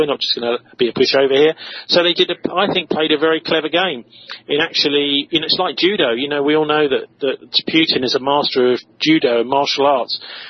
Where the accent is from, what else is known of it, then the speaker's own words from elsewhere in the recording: United Kingdom; You might say as a Brit that I would, you know, probably say everything traces back to Brexit